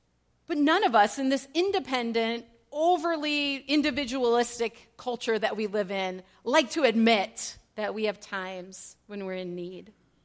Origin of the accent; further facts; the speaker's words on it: Elgin, Illinois, United States; because this is so similar to the church I grew up in Elgin, Illinois. Anybody else from Illinois?